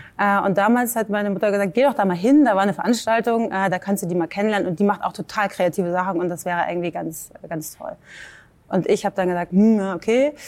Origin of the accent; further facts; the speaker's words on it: Hamburg, Germany; ich bin aus Hamburg